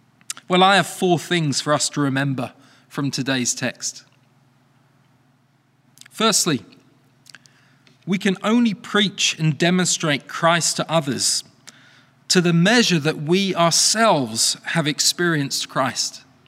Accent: England, United Kingdom; born there; favorite TV shows from my time living in England, which I'm from, if that wasn't already obvious. I was born in England a number of years ago.

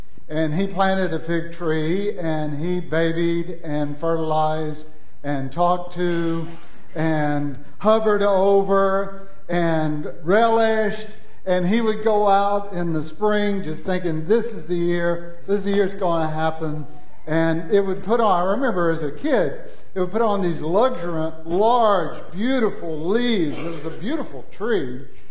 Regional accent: Louisiana, United States; When I was growing up in Louisiana, I remember my father trying to grow three things, plant-wise.

